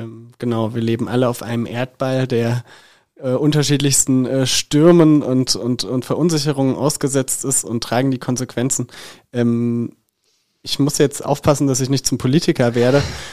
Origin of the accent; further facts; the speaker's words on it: East Germany, Germany; ist ja für mich als Ossi eigentlich schon ein exotischer Vorgang.